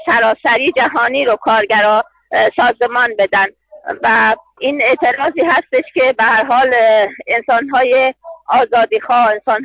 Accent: Iran; این تجربه هست برای من که از ایران میام

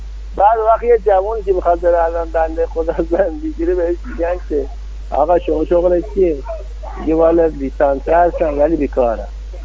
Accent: Iran; خودم من ایرانی هستم

